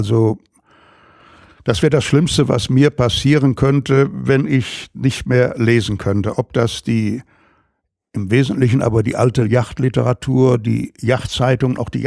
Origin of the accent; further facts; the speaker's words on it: Essen, North Rhine-Westphalia, Germany; Bin in Werden an der Ruhr, nicht weit vom Baldeneysee geboren. Bin in der Natur und wie Sie gerade schon sagten, in schwierigen Zeiten der Kriegs- und Nachkriegsjahre aufgewachsen.